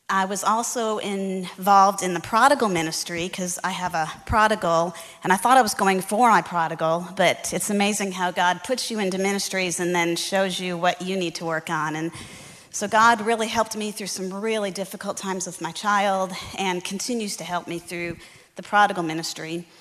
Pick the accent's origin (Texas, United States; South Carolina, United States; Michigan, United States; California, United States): Michigan, United States; I was raised in the church. In fact, I feel like I'm at my Southern Baptist roots growing up in Michigan, where they'd have testimony night